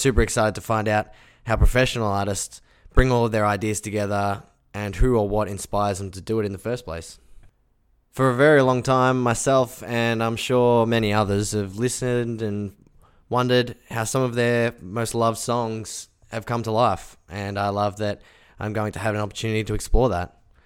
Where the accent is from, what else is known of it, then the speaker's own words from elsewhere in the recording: Melbourne, Victoria, Australia; from Melbourne, Australia, and this is Behind the Music.